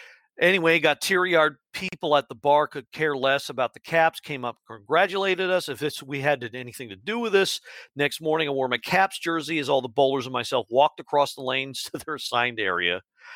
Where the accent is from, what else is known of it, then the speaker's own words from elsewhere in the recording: Maryland, United States; I'm from Maryland, but I was at a Dave & Buster's in Syracuse, New York.